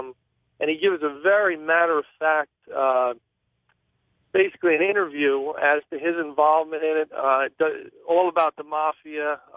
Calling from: New Jersey, United States; I'm calling from New Jersey.

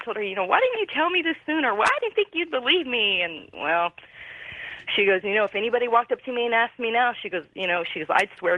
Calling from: Willow, Alaska, United States; I'm from Willow, Alaska.

